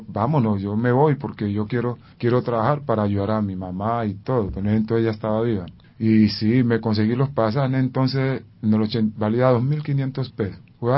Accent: Buenaventura, Valle del Cauca, Colombia; yo soy de Buenaventura. Hace 54 años que yo empecé de uso de razón.

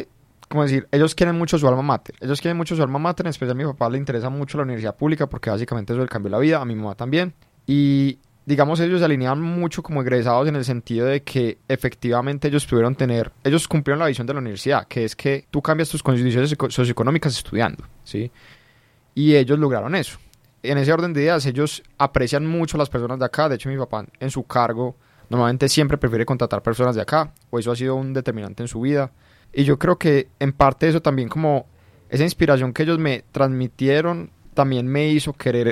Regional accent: Medellín, Antioquia, Colombia; Yo soy de acá de Medellín, de toda la vida, básicamente.

